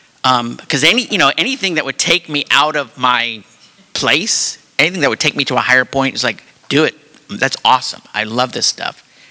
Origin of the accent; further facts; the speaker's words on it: Atlanta, Georgia, United States; I am from Atlanta. I'm in town for business at the convention center for 5 days.